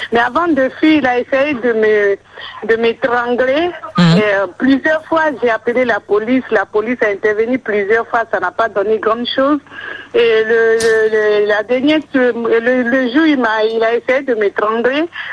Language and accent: French; Togo; moved away; Moi-même je suis togolaise, mon mari aussi il est togolais.